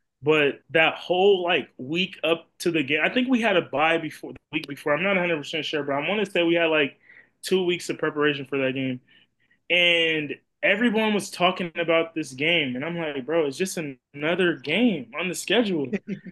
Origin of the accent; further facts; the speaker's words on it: Seattle, Washington, United States; I'm from the Northwest, Seattle